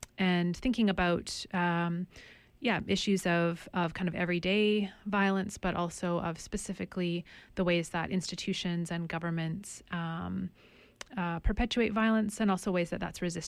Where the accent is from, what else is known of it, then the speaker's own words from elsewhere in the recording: Victoria, British Columbia, Canada; I'm also of Ukrainian and English ancestry on my mom's side, and I grew up on the Kwangan territories in Victoria, BC. I just moved here last year